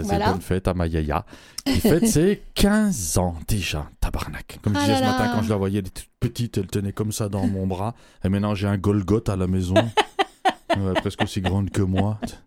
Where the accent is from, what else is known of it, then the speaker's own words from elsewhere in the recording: Belgium; moi je suis belge d'origine marocaine.